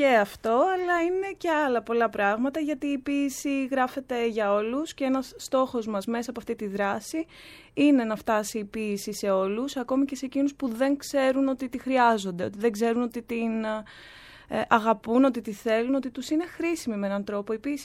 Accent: Thessaloniki, Central Macedonia, Greece; now in Athens, Greece; εγώ είμαι από τη Θεσσαλονίκη. Έχω έρθει εδώ και 2 χρόνια περίπου στην Αθήνα.

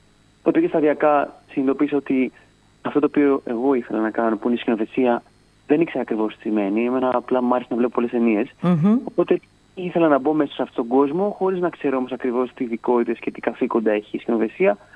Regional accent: Chania, Crete, Greece; moved away as an adult; now in Athens, Greece; μεγάλωσα στα Χανιά μέχρι τα 18 μου και μετά ανέβηκα Αθήνα.

